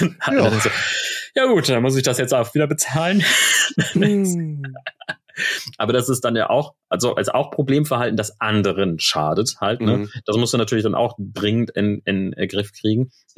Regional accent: Emden, Lower Saxony, Germany; da, wo ich groß geworden bin, Enten, das ist eine Stadt in Ostfriesland halt, ne, das ist aber Stadt, also das ist jetzt nicht Hamburg, ne. Ich glaube, die haben so zwischen 50 und 60.000 Einwohner. Ne? Also das ist eine Kleinstadt.

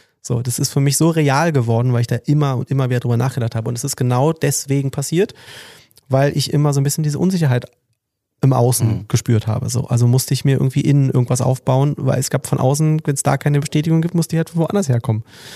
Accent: Berlin, Germany

